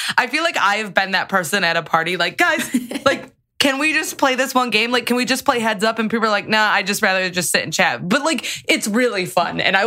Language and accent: English; Midwest, United States; I say aunt because I'm from the Midwest.